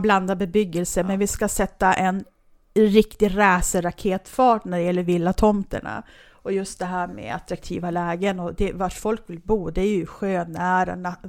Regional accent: Skellefteå, Västerbotten County, Sweden; nu ska jag hem, nu ska jag till Skellefteå

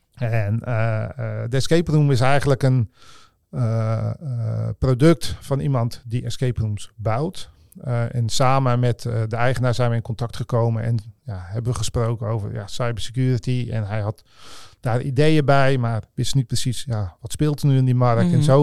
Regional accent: Oude-Tonge, South Holland, Netherlands; Ja, geboren in Oude Tongen. Nog steeds woonachtig.

